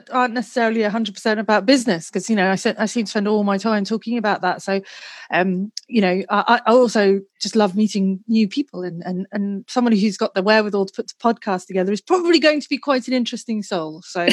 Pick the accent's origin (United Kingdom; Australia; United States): United Kingdom; England; So, like, you know, I grew up in England. Our holidays were spent in Wales.